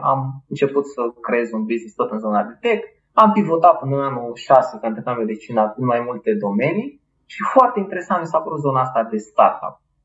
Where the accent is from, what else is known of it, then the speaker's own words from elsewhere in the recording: Târgu Jiu, Gorj County, Romania; now in Iași, Romania; că eu deloc nu sunt de aici din Iași, sunt din Târgu Jiu și cred că dacă ne uităm așa pe hartă, e cel mai departe, la 700 de kilometri.